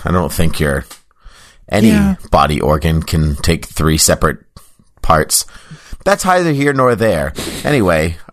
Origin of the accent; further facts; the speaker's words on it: United States; I am drinking Sankaty Light Lager from the Cisco Brewers over on Nantucket because I'm American.